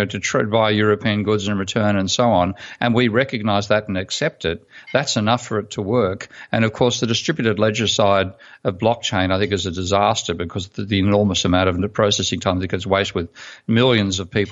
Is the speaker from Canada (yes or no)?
no; Australia; private debt in my home country of Australia